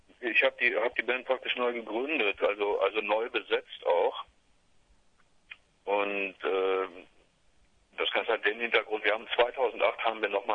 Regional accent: Hannover, Lower Saxony, Germany; also bei uns in Hannover war es zumindest teilweise so, da war das ein echter Spießrutenlauf.

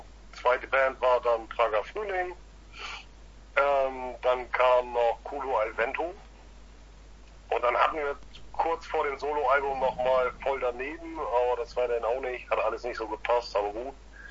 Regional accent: Cuxhaven, Lower Saxony, Germany; now in Hamburg, Germany; Ich komme ursprünglich aus Cuxhaven, bin jetzt ja in Hamburg.

